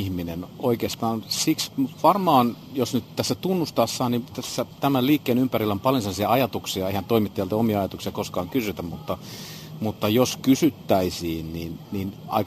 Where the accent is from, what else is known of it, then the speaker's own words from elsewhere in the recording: Uusimaa, Finland; mä oon pääkaupunkiseudulta kotoisin ja tää kaikki meno tässä ei ole mulle mitenkään sellainen äidinmaidosta opittu